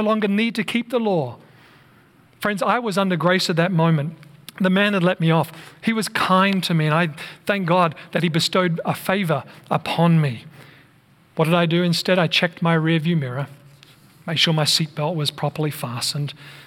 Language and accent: English; Australia; found out I was from Australia. Knew that I'd just finished studying in Virginia.